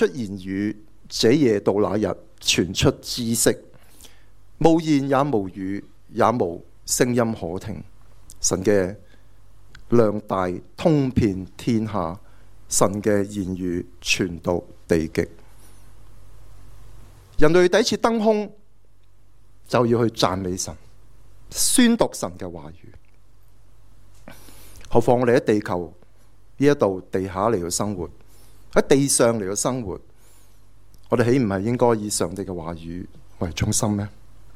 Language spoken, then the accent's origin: Cantonese; Hong Kong; 有时我们香港人，我们都会有时候有些不舒服，撞亲淤了少少，可能都会搽啲铁打酒